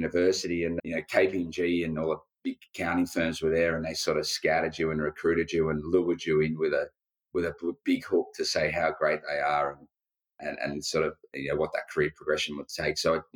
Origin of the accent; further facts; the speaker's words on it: Australia; As Australians, we're pretty fortunate. You know, Australia's such a beautiful country.